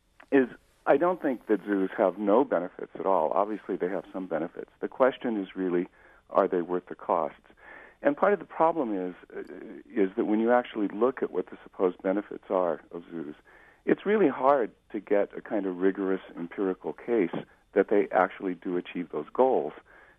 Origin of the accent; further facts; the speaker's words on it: San Diego, California, United States; you know, I grew up in San Diego, so I spent a lot of my childhood at the San Diego Zoo.